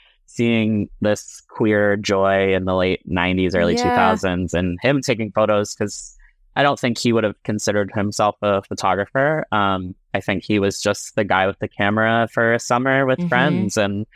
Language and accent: English; Massachusetts, United States; I'm also from Cape Cod. So kind of growing up on Cape Cod, growing up as a gay little boy